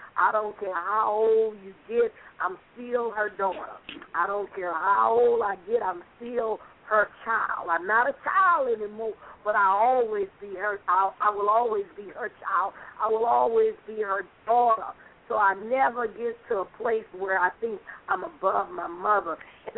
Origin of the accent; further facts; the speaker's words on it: New Orleans, Louisiana, United States; she lives in the city of New Orleans, Louisiana, my hometown.